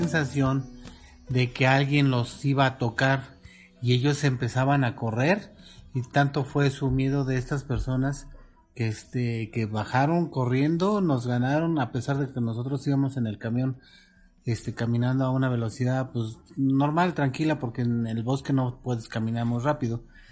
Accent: Mexico City, Mexico; Yo soy de la Ciudad de México y nunca había visto ese tipo de colores

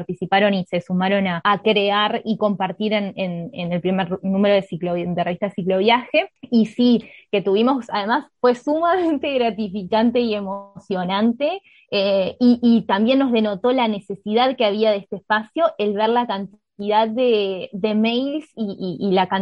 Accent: Uruguay; born there; nosotros nacimos en Uruguay, somos uruguayos

